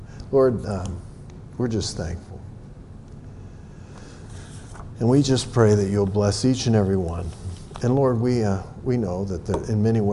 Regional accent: the South, United States; Believe me, I was raised in the South.

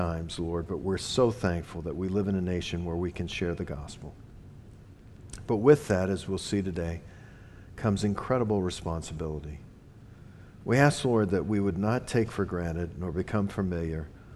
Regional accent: the South, United States; I was born and raised in the South. I ran into this all the time.

